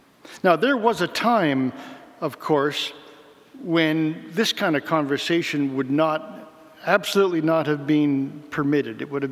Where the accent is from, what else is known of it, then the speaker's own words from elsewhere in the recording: Mississauga, Ontario, Canada; When I was growing up in Mississauga, there was an A&W drive-in restaurant right where Lakeshore Road goes over the Credit River.